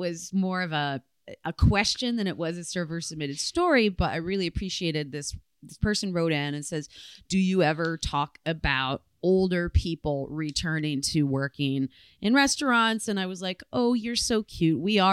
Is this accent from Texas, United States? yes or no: no; Michigan, United States; I've never really talked ad nauseum in a concentrated way about where and how I grew up in Michigan.